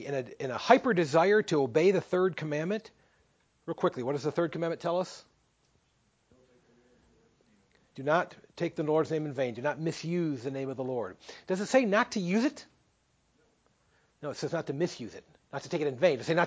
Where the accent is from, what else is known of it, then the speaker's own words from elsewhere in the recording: Detroit, Michigan, United States; I came here from Detroit, and you know, Detroit, the automotive industry there would always roll out prototypes for its cars.